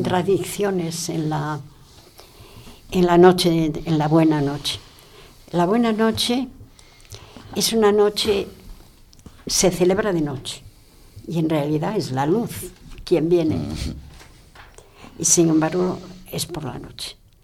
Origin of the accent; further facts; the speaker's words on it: Galicia, Spain; Yo soy gallega y entonces, pues, me da mucho gusto hablar